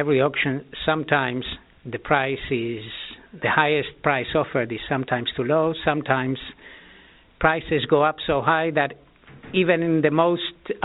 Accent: Uruguay; I grew up in South America, and in Uruguay.

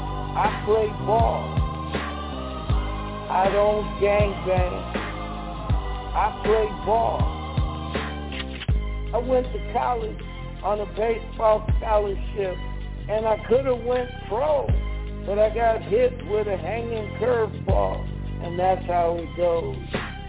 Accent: Los Angeles, California, United States; I grew up in South Central LA, but you had to be tough to go outside and play.

